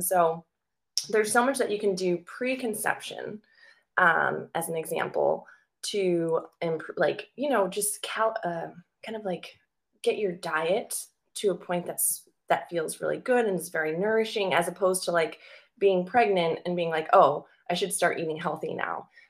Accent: Michigan, United States; also born or lived in Los Angeles; now in San Diego, United States; I'm from Michigan, and you know, people have children a lot younger there.

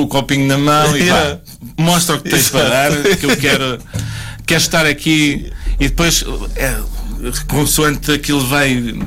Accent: Pombal, Centro, Portugal; now in Gafanha da Nazaré, Portugal; Eu sou de Pombal, apesar de estar a viver na Gafiga da Zaré

